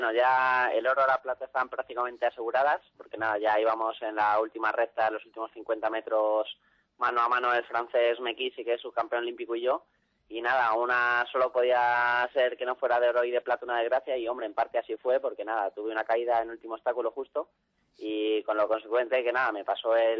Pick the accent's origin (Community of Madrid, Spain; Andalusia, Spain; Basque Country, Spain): Community of Madrid, Spain; Rivas-Vaciamadrid; Yo soy aquí de Rivas